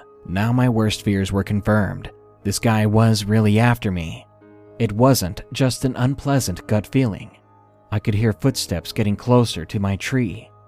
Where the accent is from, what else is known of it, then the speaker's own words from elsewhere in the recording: Cincinnati, Ohio, United States; Now, I grew up in Cincinnati, so I always understood.